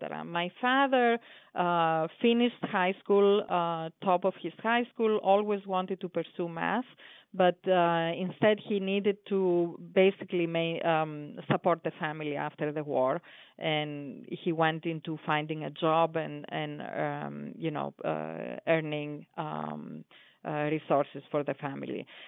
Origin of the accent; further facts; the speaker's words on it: Greece; English is a second language; So you may notice I have a subtle accent in my speaking, and I grew up in Greece